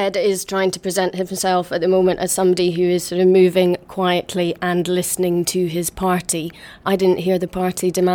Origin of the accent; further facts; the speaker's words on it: Scotland, United Kingdom; I'm Scottish.